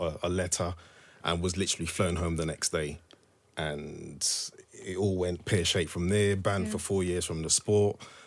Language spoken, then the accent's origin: English; Thornton Heath, London, United Kingdom; also born or lived in Walthamstow; So I grew up in Thornton Heath in Surrey and we literally moved to Walthamstow.